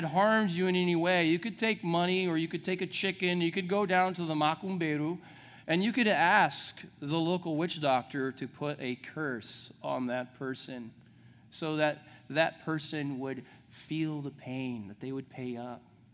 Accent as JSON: {"language": "English", "country": "Brazil", "tie": "born or raised there", "said": "I recall as a child growing up in Brazil, my parents were missionaries, and growing up on the mission field"}